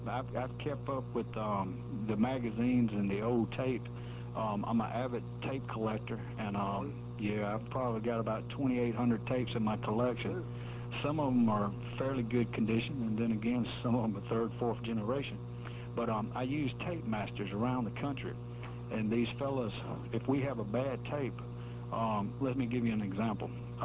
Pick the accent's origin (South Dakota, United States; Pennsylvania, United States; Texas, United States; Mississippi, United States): Mississippi, United States; Greenwood; I grew up in Greenwood, Mississippi.